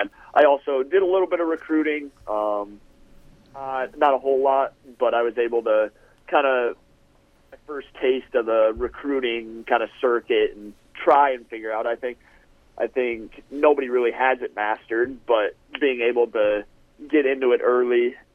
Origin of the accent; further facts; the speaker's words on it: Montana, United States; also born or lived in Florida / Michigan; I mean, I'm from Montana. I've been down in Florida, been in Michigan. I coached for a summer in California.